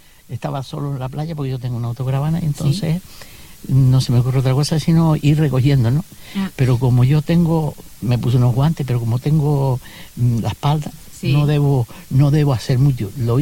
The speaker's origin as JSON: {"language": "Spanish", "town": "Pájara", "region": "Canary Islands", "country": "Spain", "said": "No, yo soy del municipio de Pájara."}